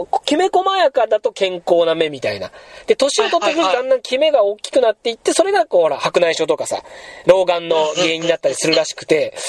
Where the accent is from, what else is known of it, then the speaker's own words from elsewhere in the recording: Nagasaki, Japan; まあ、長崎、僕ら長崎なんですけれども